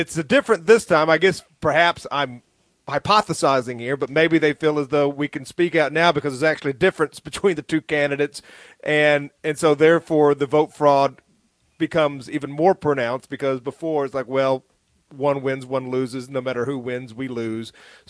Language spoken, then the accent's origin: English; Tennessee, United States; Now, I'm from Tennessee. I was born in Tennessee. I'm a second-generation Tennessean